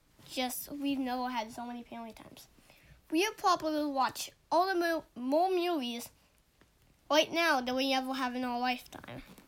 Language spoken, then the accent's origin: English; Portland, Oregon, United States; I am 7 years old, and I am from Portland, Oregon.